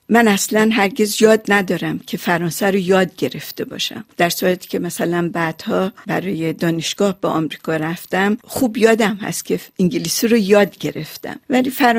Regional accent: Iran; moved away as an adult; now in United States; من هم مثل اغلب مهاجرین با ترک وطنم ایران بود که متوجه هویتم به عنوان یک ایرانی شدم.

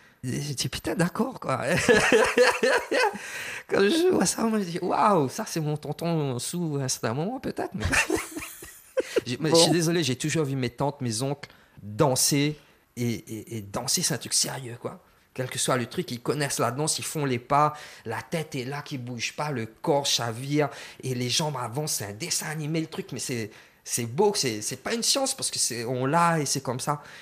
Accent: Réunion, France; Parce qu'on est réunionnais, on sait comment danser.

